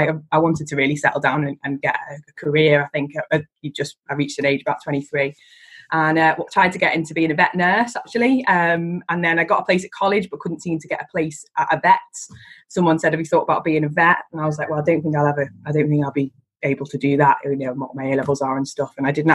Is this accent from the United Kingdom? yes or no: yes; Liverpool, North West England, United Kingdom; So I was born in Liverpool in Croxteth actually.